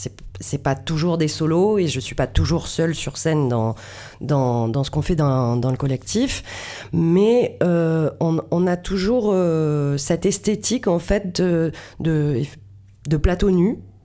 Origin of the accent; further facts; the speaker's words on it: Marseille, Provence-Alpes-Côte d'Azur, France; Et moi, je suis, en tant que Marseillaise